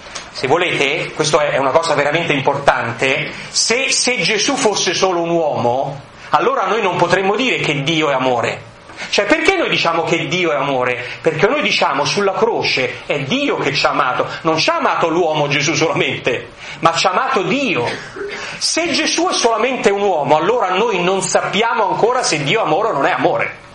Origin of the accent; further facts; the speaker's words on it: Bologna, Emilia-Romagna, Italy; born there; è vero, sono nato a Bologna, non si sa perché i miei genitori erano tutte altre parti, però è vero, io sono nato a Bologna, sono nato il 2 dicembre 1960